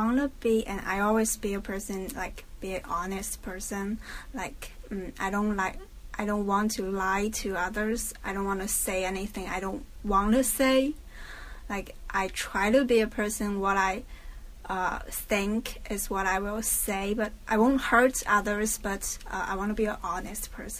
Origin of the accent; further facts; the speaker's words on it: China; English is a second language; I'm 21. I'm from China.